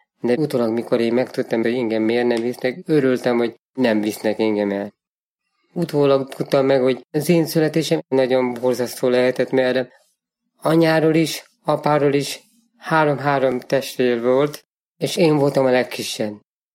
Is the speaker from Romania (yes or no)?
yes; Székelykeresztúr, Harghita, Romania; bekerültem a kórházba, és a kórházból bekerültem a áruházban, Székely keresztúron. Egy hatalmas nagy áruház, ahol körülbelül 1000-en voltunk, kellett felnőjek.